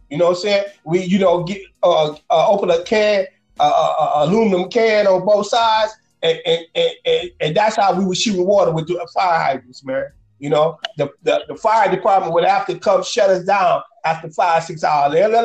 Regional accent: New York, United States; it didn't matter if I came from the West Side, New York, and then came out there. But it was just not just Southwest Detroit.

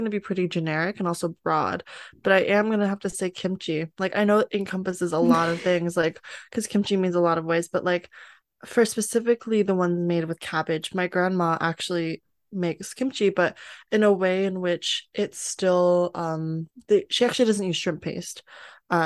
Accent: Washington, United States; I grew up in Washington State, so I'm from the West Coast

